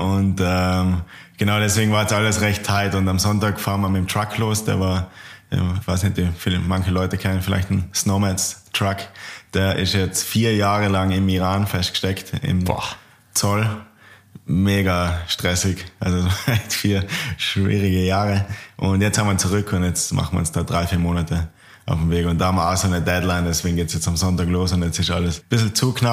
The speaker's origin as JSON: {"language": "German", "town": "Völs", "region": "Tyrol", "country": "Austria", "tie": "born or raised there", "said": "ich komme schon aus Tirol, bin in Völs aufgewachsen, direkt neben Innsbruck und wohne da auch. Also echt treu geblieben im Wohnort."}